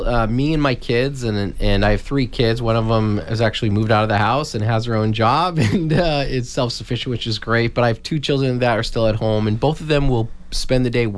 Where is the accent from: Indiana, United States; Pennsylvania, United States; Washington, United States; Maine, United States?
Maine, United States; Yarmouth; You know, I grew up in Yarmouth, Maine, and my parents are up there.